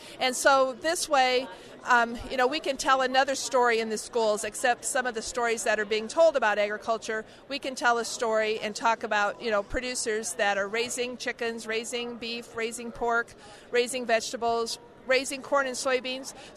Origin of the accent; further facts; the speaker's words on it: Wakefield, Nebraska, United States; I'm from Wakefield, Nebraska. My husband and I raise corn and soybeans in northeast Nebraska